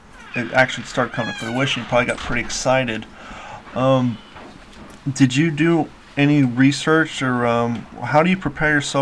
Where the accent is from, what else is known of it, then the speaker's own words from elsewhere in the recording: Grove City, Ohio, United States; I am from Grove City, Ohio, which is a suburb of Columbus